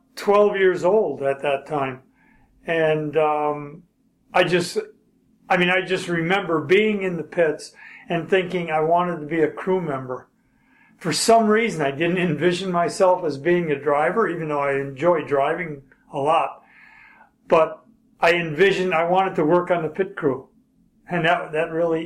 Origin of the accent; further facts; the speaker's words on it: Milwaukee, Wisconsin, United States; I was, you know, growing up in Milwaukee, I didn't want to go to Chicago. I knew Chicago.